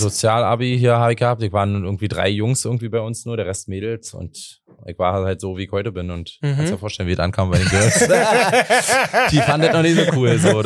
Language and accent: German; Brandenburg, Germany; now in Berlin, Germany; Ich komm aus Brandenburg. Ich wohne in Berlin seit 10 Jahren, 11